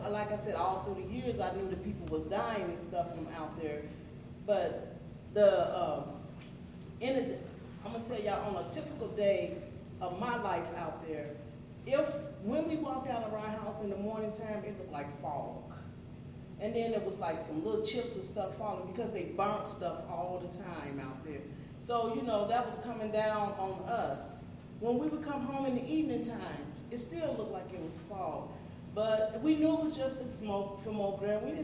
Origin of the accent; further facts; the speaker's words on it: Carbondale, Illinois, United States; So, okay, so I was born, again, I was born and raised in Carbondale. I was born in Carbondale.